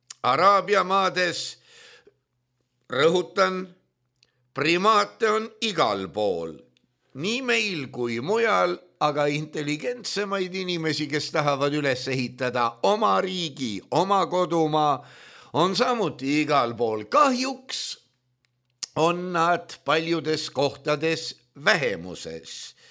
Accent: Far East, Russia; Aga jah, ma sündisin Kaug-Idas. Minu lapsepõlv möödus kaugetes ja väga-väga kaugetes garnisonides.

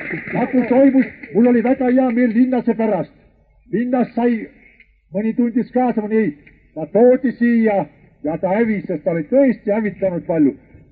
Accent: Narva, Ida-Viru County, Estonia; Kallid sõbrad, ma olen eestlane. Täpselt päritolu ei tea, aga siis kui olen eestlane. Enne seda olin poisik, elasin Narvas.

